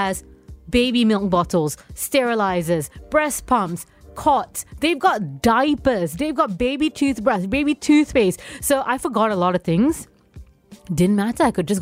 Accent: Singapore; as a Singaporean, I travel to JB all the time to get all my groceries and all my stuff.

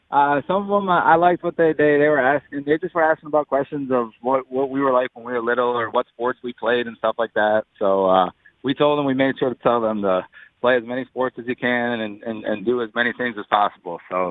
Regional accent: Wisconsin, United States; I grew up in Wisconsin. I played football. I played basketball

